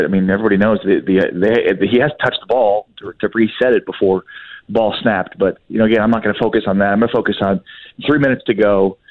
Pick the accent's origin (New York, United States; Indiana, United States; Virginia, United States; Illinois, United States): Illinois, United States; Chicago; I grew up in Chicago, and so, like, you know, when I'm told to drip my faucets, it's like never something I've ever done in my life.